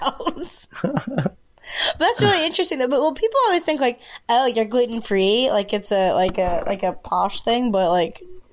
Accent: Sumter, South Carolina, United States; No, that's in Sumter. That's in my hometown, which I don't want to say because I feel like it's a front for another property.

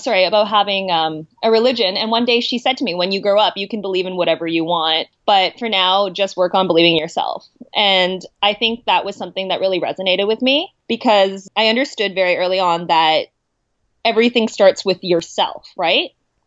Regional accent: Canada; being Chinese Canadian, because when it comes to being Canadian and growing up in the Western world

